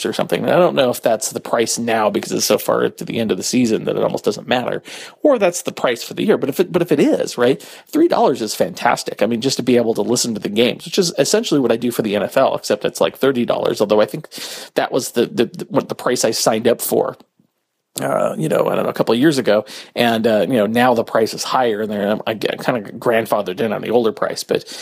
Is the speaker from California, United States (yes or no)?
yes; Santa Cruz, California, United States; the developmental league team for the Warriors is actually in Santa Cruz, which is where I'm from.